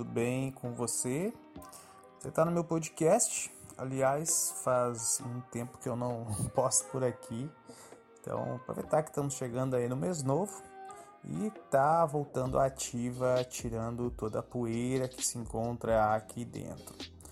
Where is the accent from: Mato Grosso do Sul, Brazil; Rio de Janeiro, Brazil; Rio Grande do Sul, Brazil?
Rio Grande do Sul, Brazil; Sim, eu falo legal porque eu sou gaúcho.